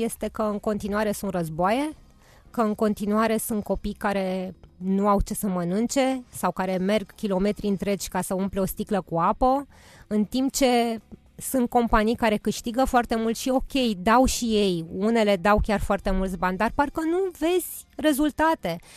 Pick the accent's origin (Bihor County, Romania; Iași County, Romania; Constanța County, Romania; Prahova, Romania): Prahova, Romania; Câmpina; also born or lived in Brăila / Israel; now in Bucharest, Romania; București este orașul meu adoptiv. Eu m-am născut la Brăila, orașul mamei mele. A ținut neapărat să mă nasc acolo și am crescut la Câmpina, orașul tatălui meu. Și practic până în 1989 iulie, când am emigrat în Israel, orașul meu a fost Câmpina.